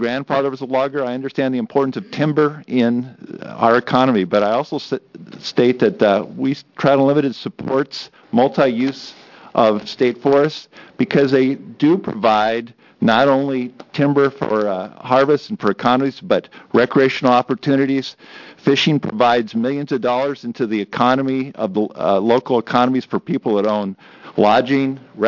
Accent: Seaside, Oregon, United States; I grew up in Seaside.

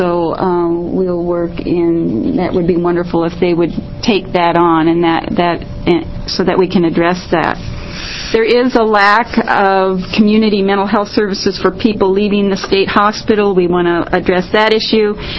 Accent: Gresham, Oregon, United States; I'm from Gresham, and I represent Gresham, Troutdale, Wood Village, and Fairview.

